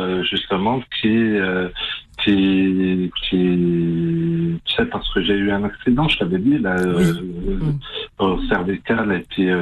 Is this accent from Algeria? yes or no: yes; Skikda, Skikda Province, Algeria; Moi, je suis de l'Est de l'Algérie.